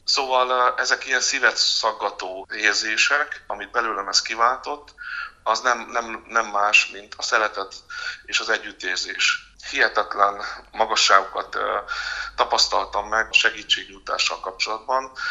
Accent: Zakarpattia Oblast, Ukraine; Eltűnt az élet a falumból, a szülőfalumból, a templomomból, az iskolámból, a településről, ahol felnőttem, amit szerettem

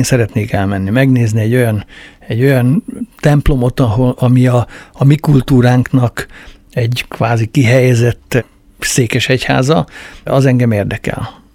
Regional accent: Hungary; Kicsit hasonlítanám ahonnan én jöttem faluról, a régi falusi Magyarországra is.

